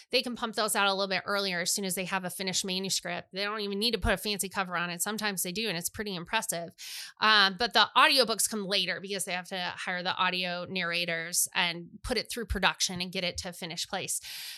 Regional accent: Iowa, United States; Now, we're all from Central Iowa.

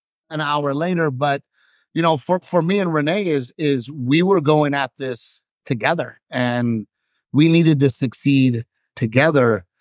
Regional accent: Corpus Christi, Texas, United States; people in Corpus Christi think I'm famous and they see the special, then I will always sell tickets in my hometown.

